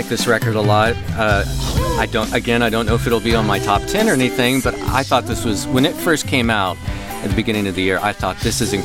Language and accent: English; Kansas, United States; I'm from Kansas.